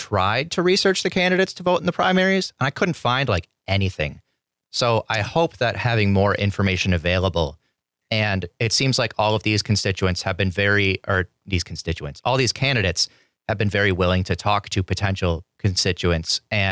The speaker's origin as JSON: {"language": "English", "town": "Manitowoc", "region": "Wisconsin", "country": "United States", "lives_now": "Madison, United States", "said": "I know I live in Madison now, but I'm from Manitowoc."}